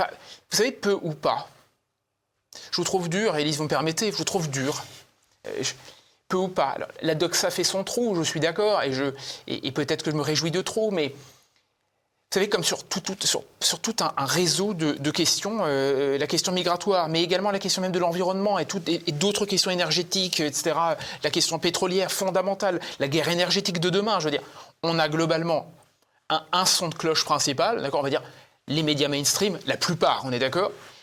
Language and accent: French; France; Je suis un français moyen, d'accord ?